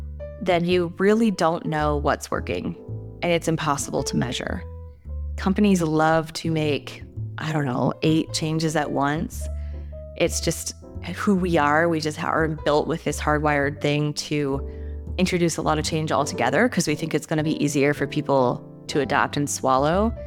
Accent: Indiana, United States; Yeah, I was raised in the Midwest. So I live in Indiana, and I've lived here the majority of my life.

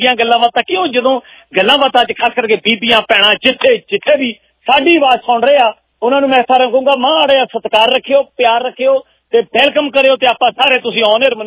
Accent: Punjab, India; ਮੈਂ ਦੁਆਬੇ ਦਾ ਰਹਿਣ ਵਾਲਾ ਆ

